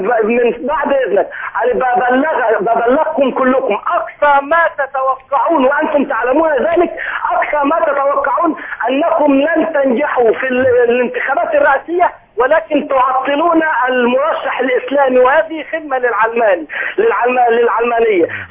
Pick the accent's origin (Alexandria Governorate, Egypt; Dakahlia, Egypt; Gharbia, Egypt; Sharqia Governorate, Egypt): Sharqia Governorate, Egypt; من الشرقيه